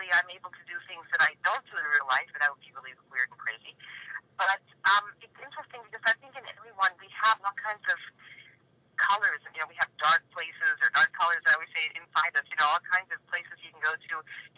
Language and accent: English; Victoria, British Columbia, Canada; moved away as an adult; also born or lived in Montreal / New York; my parents are from Hungary. They left during the revolution in 1956, and they went to Canada. I was born in Montreal, grew up in Victoria.